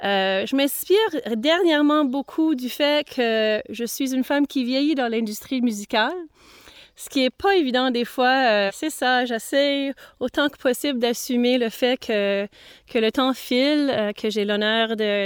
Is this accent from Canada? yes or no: yes; Manitoba, Canada; J'aime tellement ça, pouvoir créer en français, de vivre dans ma langue maternelle. Je suis franco-manitobaine. Mes parents me parlaient en français quand j'étais enfant. Et petit à petit, ma famille maintenant se parle uniquement en anglais.